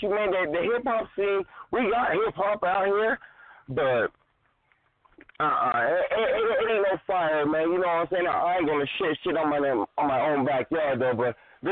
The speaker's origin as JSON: {"language": "English", "region": "Utah", "country": "United States", "also_born_or_lived": "Washington", "said": "when I lived out in Washington, motherfuckers thought I was a black Mormon, man, because I tell them I'm from Utah."}